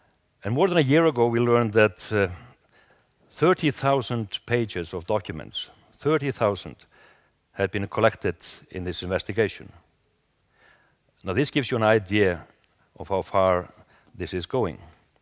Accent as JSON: {"language": "English", "town": "Reykjavik", "region": "Capital Region", "country": "Iceland", "tie": "born or raised there", "said": "Reykjavik, my hometown in Iceland"}